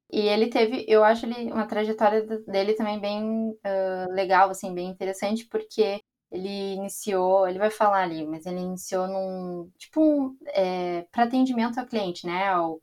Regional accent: Brazil; moved away; o país onde eu estava não favorecia, né? Que é meu país de origem, inclusive o Brasil.

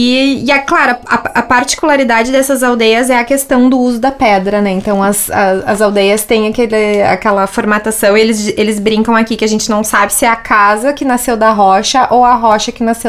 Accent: Rio Grande do Sul, Brazil; Só nós, que somos do Rio Grande do Sul.

